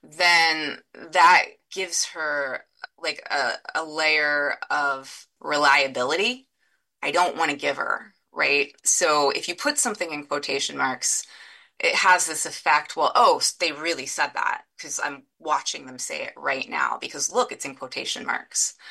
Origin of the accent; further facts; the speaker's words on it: Nickerson, Kansas, United States; I grew up in Kansas. I grew up in Nickerson, Kansas.